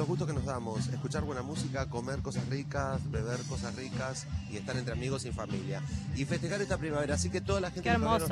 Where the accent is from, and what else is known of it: Argentina